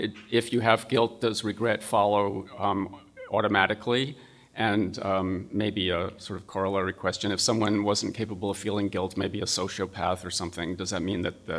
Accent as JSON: {"language": "English", "town": "San Francisco", "region": "California", "country": "United States", "said": "I'm from San Francisco."}